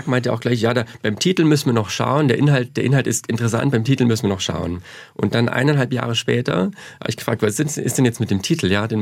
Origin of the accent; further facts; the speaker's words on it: Zussdorf, Baden-Württemberg, Germany; now in Lindau, Germany; Also meine Heimat ist Baden-Württemberg, das stimmt. Ich komme aus einem kleinen Dorf, das heißt Zussdorf bei Ravensburg. Und jetzt wohnen wir in einem ebenso kleinen Dorf bei Lindau am Bodensee.